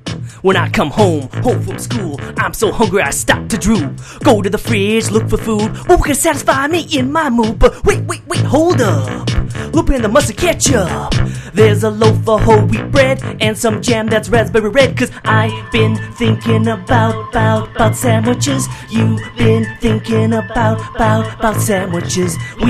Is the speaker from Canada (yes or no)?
yes; Alberta, Canada; I'm originally from Alberta.